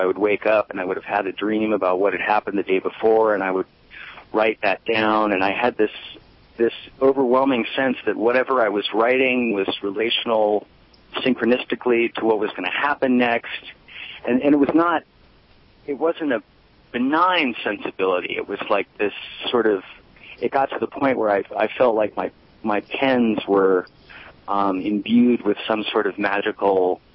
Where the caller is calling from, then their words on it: Santa Fe, New Mexico, United States; I'm in Santa Fe, New Mexico.